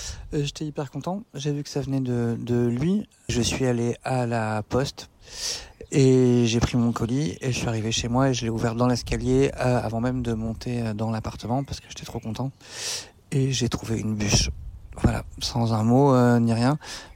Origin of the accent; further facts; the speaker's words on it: France; Je vivais à Bruxelles depuis pas très longtemps, alors que je suis français.